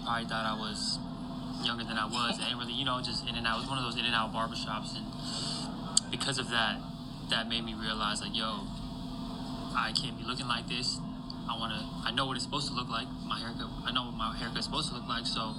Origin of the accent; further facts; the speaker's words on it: Covina, California, United States; also born or lived in Los Angeles; So I was born in Los Angeles, but then I grew up in Covina, about 30, 40 minutes from the city.